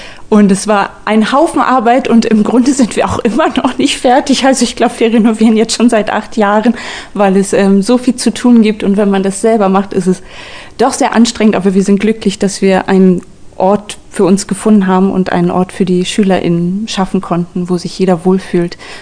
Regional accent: Wittstock, Brandenburg, Germany; born there; moved away as an adult; also born or lived in Hamburg; Ich komme gebürtig aus Wittstock

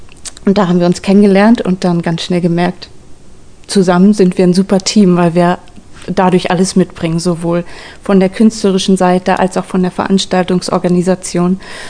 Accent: Wittstock, Brandenburg, Germany; born there; moved away as an adult; also born or lived in Hamburg; Ich komme gebürtig aus Wittstock

